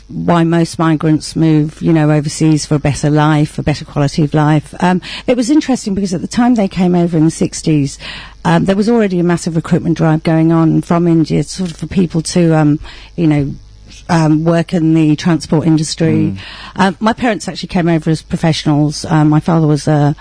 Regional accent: London, United Kingdom; I was born in London, born and brought up there. My parents were first generation Indians there, and they came over about 50 years ago to the UK from India.

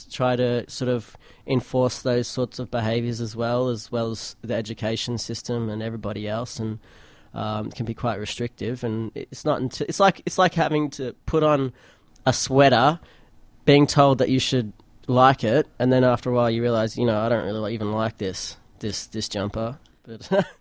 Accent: Frankston, Victoria, Australia; I grew up in Frankston, and as soon as I got my licence, I would drive up to the city

